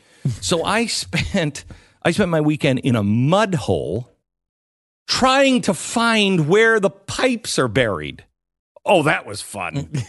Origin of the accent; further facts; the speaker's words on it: Seattle, Washington, United States; I lived in Seattle. I grew up in Seattle. I've never had this much problem with water in my life.